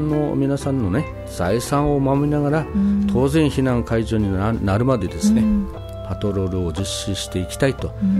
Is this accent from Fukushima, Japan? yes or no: yes; Iitate, Fukushima, Japan; 3時間しか地元にいられないということなんです。